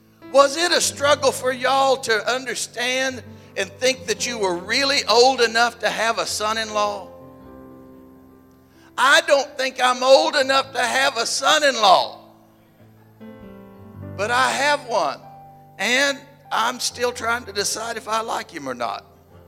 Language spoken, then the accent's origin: English; Tulsa, Oklahoma, United States; As Pastor said, I hail from Oklahoma, from Tulsa to be specific, and you are looking at a real live Cherokee Indian from Oklahoma.